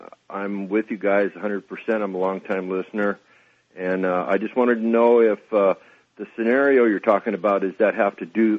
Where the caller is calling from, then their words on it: Palm Springs, California, United States; from Palm Springs.